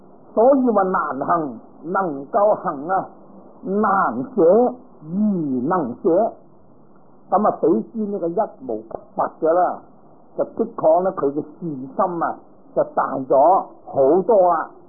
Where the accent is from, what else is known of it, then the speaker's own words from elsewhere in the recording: Guangdong, China; 佢唔係同我哋廣東人咁啦